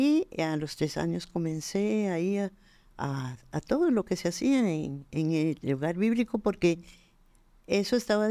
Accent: San José, Costa Rica; born there; Nací en San José.

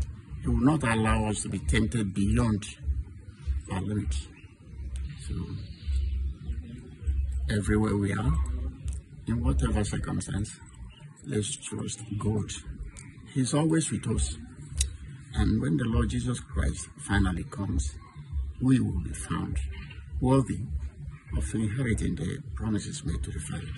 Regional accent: Nigeria; now in Uganda; some of them are shocked when they hear that I come from Nigeria.

